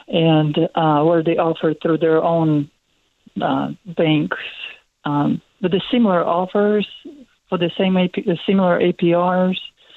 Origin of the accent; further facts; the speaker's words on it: Russia; now in United States; I came from Russia.